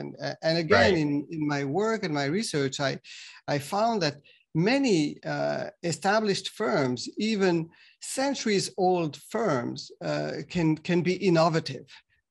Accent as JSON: {"language": "English", "country": "France", "also_born_or_lived": "Japan", "second_language": "English", "moved": "as an adult", "said": "I'm from France. I was trained as an engineer, but after my grad school, I went to Japan initially just to kind of learn the language and be kind of exposed to the culture. I liked it so much that I stayed there"}